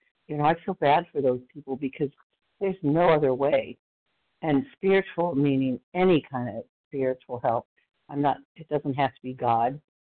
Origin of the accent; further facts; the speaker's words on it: Texas, United States; from Texas.